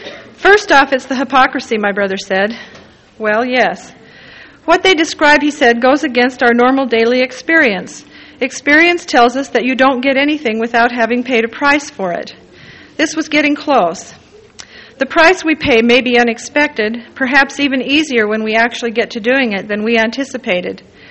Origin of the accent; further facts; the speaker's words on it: Pacific Northwest, United States; As I was growing up in the Pacific Northwest, I encountered a good many of what we now call born-againers among my friends at school.